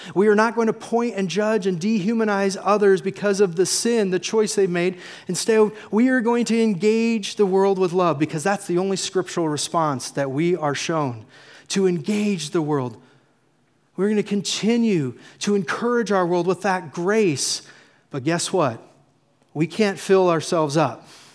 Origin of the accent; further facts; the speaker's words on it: Columbus, Nebraska, United States; I grew up on the Platte River by Columbus, Nebraska